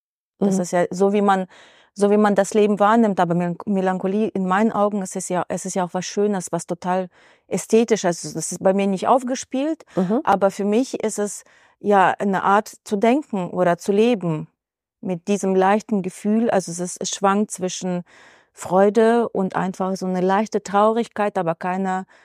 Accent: Ukraine; German is a second language; moved away; also ich komme ja aus der Ukraine ursprünglich, habe viele russische und ukrainische Klassiker gelesen.

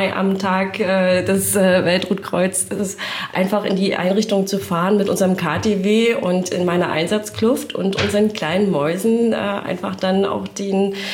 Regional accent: Rostock, Mecklenburg-Vorpommern, Germany; Auch in Rostock aufgewachsen und jetzt erst vor ein paar Jahren nach Bad Doberan gezogen.

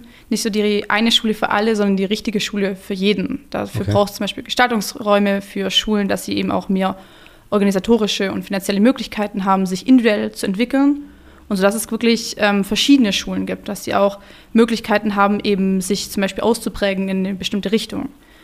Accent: Schlier, Baden-Württemberg, Germany; also born or lived in Ravensburg; ich bin geboren in Ravensburg und in Schlier aufgewachsen.

